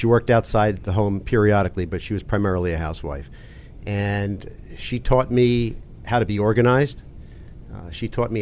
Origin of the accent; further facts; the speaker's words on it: Philadelphia, Pennsylvania, United States; I grew up in Northeast Philadelphia around Welsh and the Boulevard.